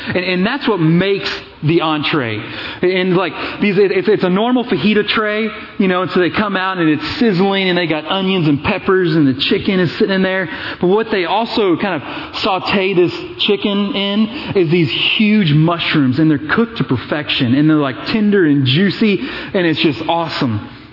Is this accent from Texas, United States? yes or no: yes; Austin, Texas, United States; But I grew up in Austin. She grew up here in Dallas.